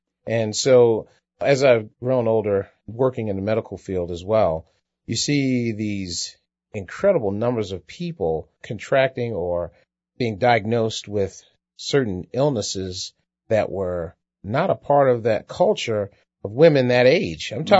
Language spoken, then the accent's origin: English; Baltimore, Maryland, United States; Well, Bob, I grew up in Baltimore, Maryland.